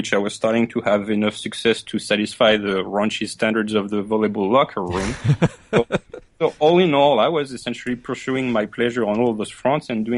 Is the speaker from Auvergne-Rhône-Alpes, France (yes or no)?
no; Île-de-France, France; So I grew up very much in France. I was born in the suburb of Paris and grew up there with a very loving family.